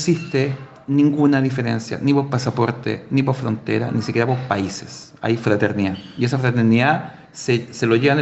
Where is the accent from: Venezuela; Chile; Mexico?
Chile; de cómo somos los chilenos también, los chilenos, latinoamericanos, que decimos una cosa, pero estamos entendiendo otra